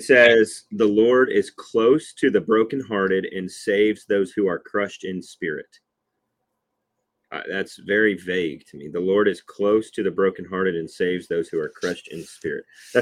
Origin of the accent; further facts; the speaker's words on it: Oklahoma City, Oklahoma, United States; I grew up in Oklahoma City, or Oklahoma City, Moore area.